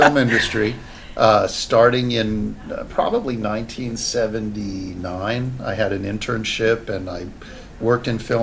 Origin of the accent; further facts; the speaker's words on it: Miami Beach, Florida, United States; I was born and raised in Miami Beach. I'm a proud South Florida native.